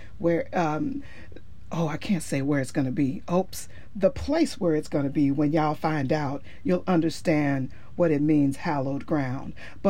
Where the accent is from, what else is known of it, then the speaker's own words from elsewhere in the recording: Midwest, United States; now in Portland, United States; And I came from the Midwest and he came from the Northwest, and we met here in Portland.